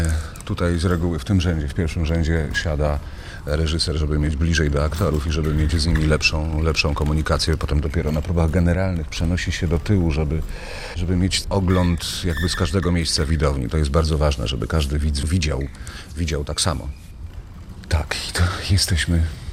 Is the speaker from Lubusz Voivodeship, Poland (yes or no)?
no; Brok, Masovian Voivodeship, Poland; born there; Urodziłem się w Broku nad Bugiem. To jest takie małe, ponad 2000 miasteczko. Było miasteczkiem, jakby to powiedzieć, turystycznym.